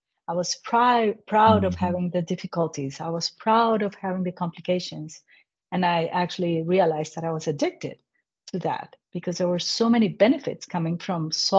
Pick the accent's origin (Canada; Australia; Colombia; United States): Colombia; I am from Colombia and I was living there